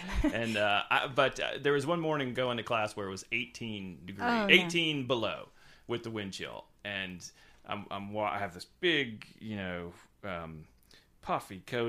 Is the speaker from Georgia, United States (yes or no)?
yes; Wilmington Island, Georgia, United States; But I didn't grow up downtown. I grew up on Wilmington Island, which was, you know, just outside, probably 20 minutes from downtown, and in the most idyllic setting imaginable. You know, we lived on the Wilmington River.